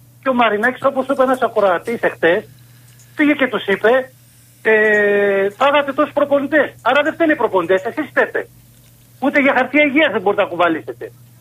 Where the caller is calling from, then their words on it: Vasiliko, Greece; από Βασιλικό.